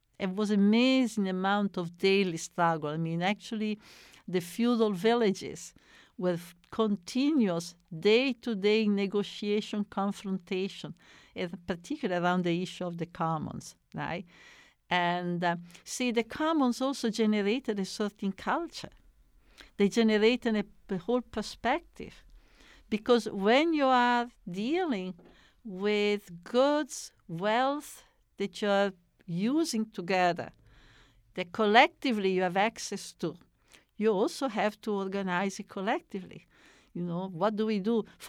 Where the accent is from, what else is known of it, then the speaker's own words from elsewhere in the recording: Italy; I come originally from Italy, and I go often to Italy or maybe France and or Spain